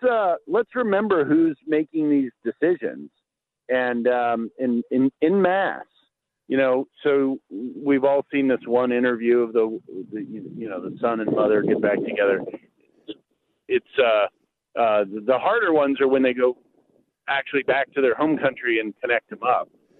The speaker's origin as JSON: {"language": "English", "town": "Edison", "region": "New Jersey", "country": "United States", "tie": "born there", "said": "No, I was born up there in Edison"}